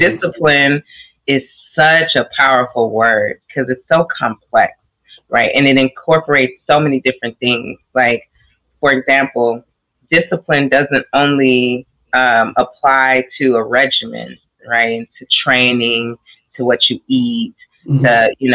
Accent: United States; not just for me and who I am as an American, but also me and who I am as a Nigerian

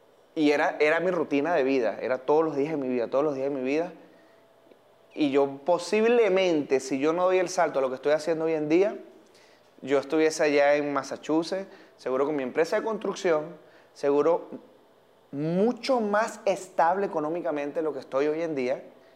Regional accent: Barinas, Venezuela; pero yo orgullosamente vengo de Barinas

